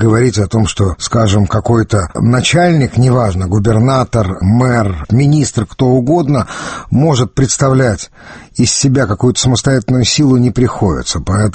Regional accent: Moscow, Russia; Я вот сам коренной москвич

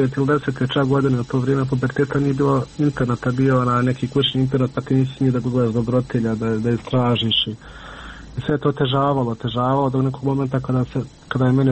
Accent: Miljevina, Republika Srpska, Bosnia & Herzegovina; mi smo svi gore iz Miljevine.

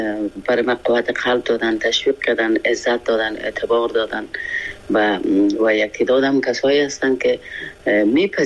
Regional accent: Afghanistan; moved away as an adult; now in France; بعد از سقوط دوران حکومت ما تقریبا یک 5 روز 6 روز بعد از او از افغانستان برآمدم، فرانسه آمدم

